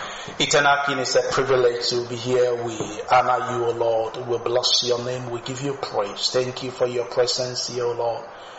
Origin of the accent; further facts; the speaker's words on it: Ghana; also born or lived in New York; now in Bismarck, United States; from Ghana. We were in New York for about 3-4 years before moving down to Bismarck.